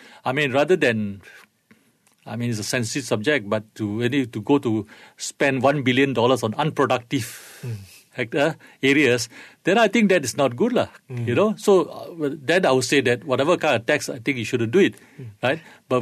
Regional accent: Malaysia; as a Malaysian

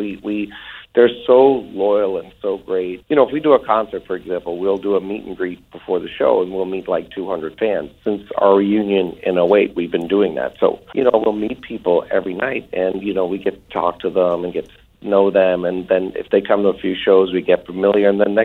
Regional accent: Boston, Massachusetts, United States; I grew up obviously in Boston. I want to say a tough childhood, but we didn't have a lot.

